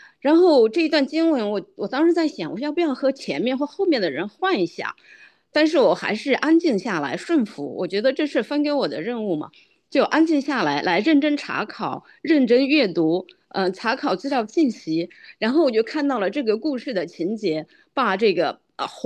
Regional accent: Maryland, United States; 我来自马里兰信主有20年，

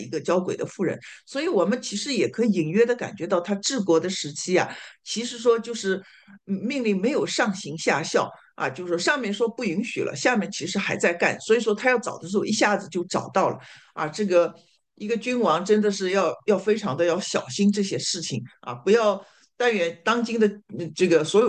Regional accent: Shanghai, China; 按照我们上海人说话叫自说自话啊

